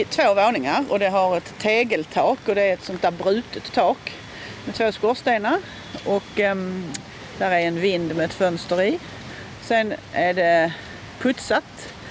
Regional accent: Malmö, Skåne, Sweden; De första 7 åren så växte jag upp på Edvard Lindahlsgatan. Det ligger precis vid Kronprinsen kan man säga. Så gifte min mamma sig, så flyttade vi till Söderkulla som ligger, vad ska vi säga, en bit ifrån Eriksfält, som är ett sånt där 60-talsområde.

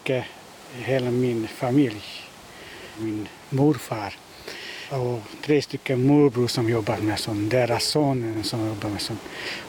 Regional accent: Hungary; Swedish is a second language; now in Sweden; Den kommer från mitt hemland, från Ungern.

